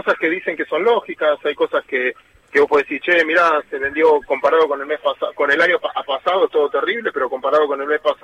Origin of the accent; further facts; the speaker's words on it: Argentina; Nosotros somos ciudadanos de Argentina, que somos promedio, no somos ni mejores ni peores que el resto